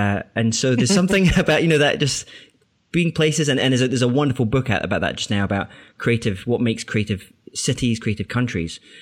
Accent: Scotland, United Kingdom; I grew up in an ex-mining village on the west coast of Scotland. Very small, kind of rural type of environment. It was all kind of fields

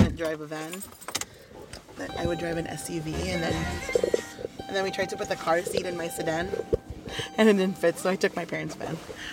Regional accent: Philippines; A girl in my class, because I guess the teacher had introduced me that I came from the Philippines, she turns around

